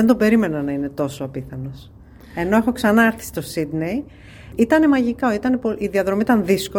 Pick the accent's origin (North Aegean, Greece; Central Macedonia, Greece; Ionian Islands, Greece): Central Macedonia, Greece; Thessaloniki; now in Athens, Greece; από την Αθήνα. Είμαι από τη Θεσσαλονίκη όμως.